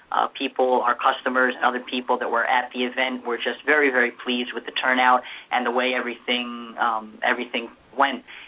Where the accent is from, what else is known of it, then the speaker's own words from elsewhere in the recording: Scotch Plains, New Jersey, United States; And Steve and I were born and raised in Scotch Plains, and where we still live.